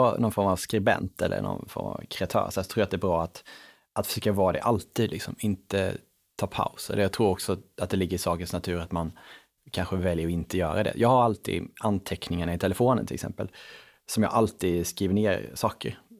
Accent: Småland, Sweden; när jag växte upp i Åre, den liten bruksort i Småland

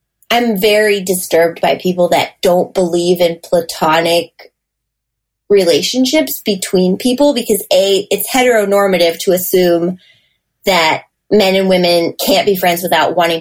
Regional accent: Michigan, United States; he grew up out here and like I was from Michigan

